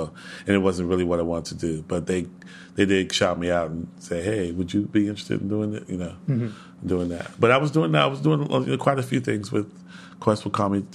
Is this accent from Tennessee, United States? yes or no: no; Houston, Texas, United States; You know, and I'm from Houston. I'm like from where some of the shit originated.